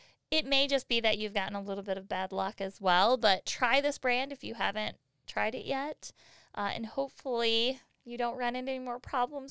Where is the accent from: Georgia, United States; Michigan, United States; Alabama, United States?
Michigan, United States; Because we are from Michigan, so we should have been there already.